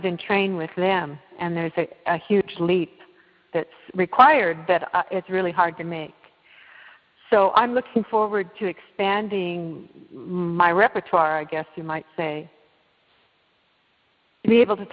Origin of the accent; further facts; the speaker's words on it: Santa Cruz, California, United States; I'm from Santa Cruz, California.